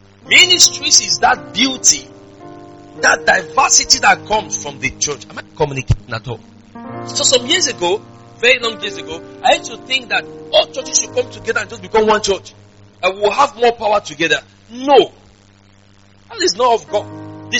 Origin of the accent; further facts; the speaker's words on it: Nigeria; I'm from the Igbo tribe, but I know very much sure that I'm not going to marry an Igbo person.